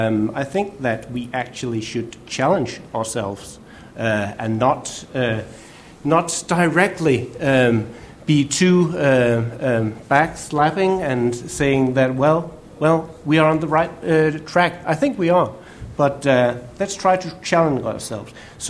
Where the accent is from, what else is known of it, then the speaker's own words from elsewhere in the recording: Denmark; English is a second language; say that I'm from Denmark.